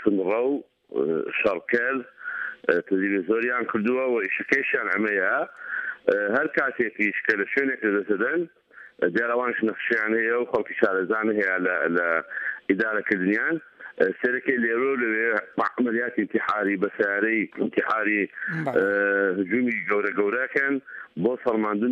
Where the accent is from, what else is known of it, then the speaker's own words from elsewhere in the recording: Ramadi, Al Anbar, Iraq; انا مثلا من الرمادي